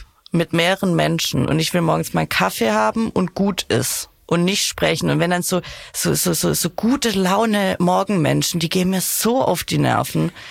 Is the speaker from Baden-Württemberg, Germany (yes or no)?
yes; Baden-Württemberg, Germany; Mein Partner und ich kommen beide, er kommt direkt aus Stuttgart, ich komme aus der Nähe.